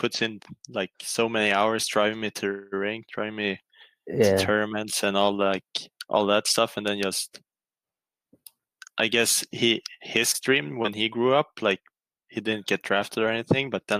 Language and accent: English; Sweden; I'm from Sweden, from school FTS. Sweden up north there, and I've been playing hockey up in Sweden in the SHL of Luleå